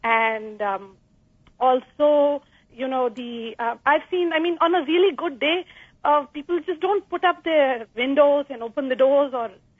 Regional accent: India; now in United States; I come from India

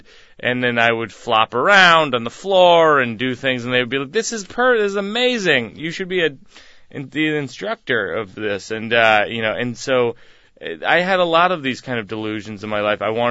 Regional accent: Massachusetts, United States; I grew up in Massachusetts when I was in high school

